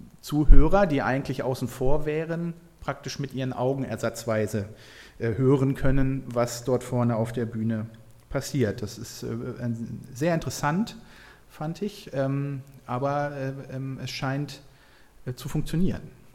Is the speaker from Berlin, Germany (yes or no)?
no; Braunschweig, Lower Saxony, Germany; hast du schon gesagt gerade, und ich bin aus Braunschweig, aus der Friedenskirche